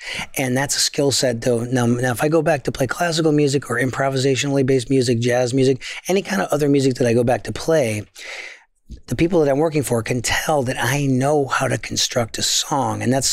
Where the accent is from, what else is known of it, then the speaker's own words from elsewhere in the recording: Milford, Connecticut, United States; So 1976, I grew up in Milford, Connecticut, and I was hitting everything in sight